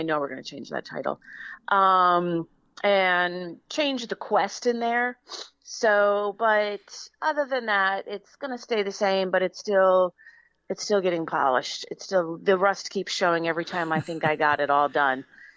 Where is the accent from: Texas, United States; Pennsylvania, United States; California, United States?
Pennsylvania, United States; Mountaintop; well, fun fact, in my own development where I grew up in Mountaintop, it's called Walden Park, there is a very old stone house